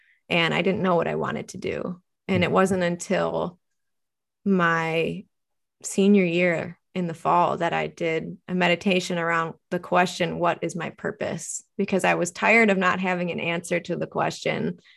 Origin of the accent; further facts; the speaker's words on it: Chardon, Ohio, United States; So I grew up in Chardon, a little east of Cleveland, probably 45 minutes northeast in the snow belt